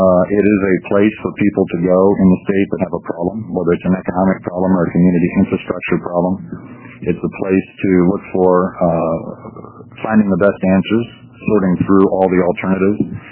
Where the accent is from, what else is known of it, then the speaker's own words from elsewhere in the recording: Medford, Oregon, United States; I'm from Medford.